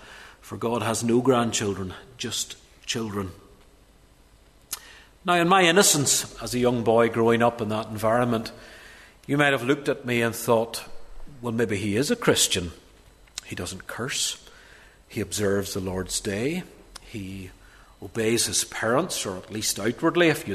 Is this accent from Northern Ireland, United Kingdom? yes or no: yes; Dromara, Northern Ireland, United Kingdom; And I grew up in Dromara. And I grew up, as I say, the second son of a farmer and his wife … Born in 1965, that makes me 50